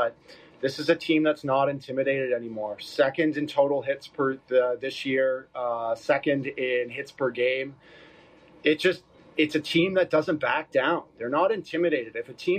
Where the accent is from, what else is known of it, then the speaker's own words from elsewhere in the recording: North York, Ontario, Canada; Yeah, well, I might be wearing Oilers colors, but I grew up in North York. This is my team too, right?